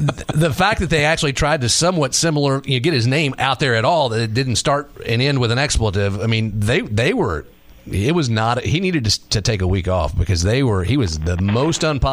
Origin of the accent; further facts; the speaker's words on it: Louisville, Kentucky, United States; also born or lived in Nashville; now in Louisville, United States; So I'm from Louisville, born and raised. Met a girl. She had a job in Nashville. We decided to move down there, and I was policing up here.